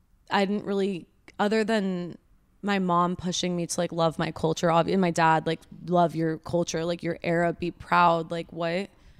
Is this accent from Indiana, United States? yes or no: no; Laguna, California, United States; But yeah, I just, growing up in Laguna, all I wanted to do was have blonde hair, blue eyes, be like this rich white girl.